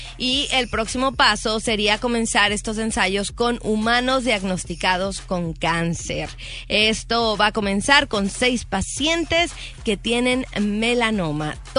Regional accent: Mexico; Algo, porque estoy chiquita, soy de México.

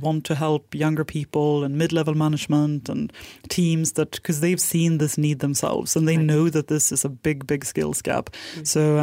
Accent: Sweden; moved away as an adult; now in Singapore; the small town that I grew up in Sweden.

